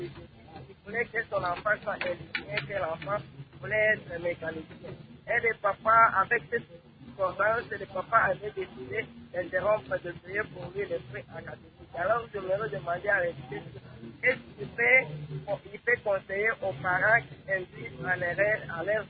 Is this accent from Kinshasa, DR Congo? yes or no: no; Manono, Tanganyika, DR Congo; Et surtout ici, chez nous à Manono